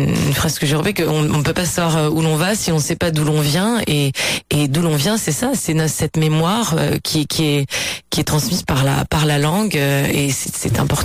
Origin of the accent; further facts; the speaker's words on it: Brittany, France; born there; la Bretagne pour moi, des chansons que j'ai envie d'écouter lorsque je me rapproche du bout de la terre, là où je suis née, dans le Finistère.